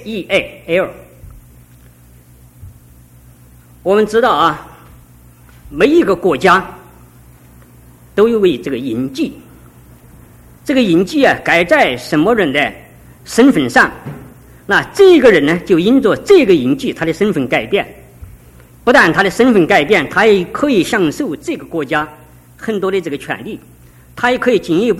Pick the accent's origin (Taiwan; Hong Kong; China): Taiwan; 因为我说我是从台湾来的